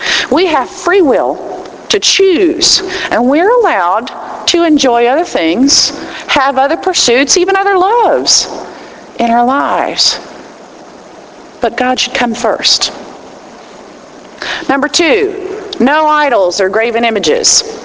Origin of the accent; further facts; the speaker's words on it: Texas, United States; as a Texan born and raised who was exiled for a while but came back, I miss the Southwest Conference.